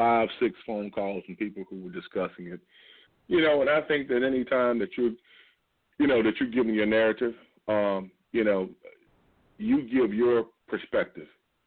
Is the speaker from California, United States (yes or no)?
no; North Carolina, United States; And I grew up in North Carolina as a kid